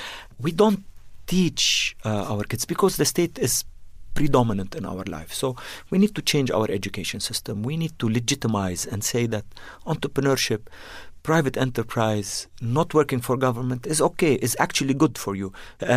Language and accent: English; Jordan; also born or lived in Beirut, Lebanon; I'm Lebanese. I was born in Beirut, but grew up in Jordan. My family is there, and my roots are mostly there.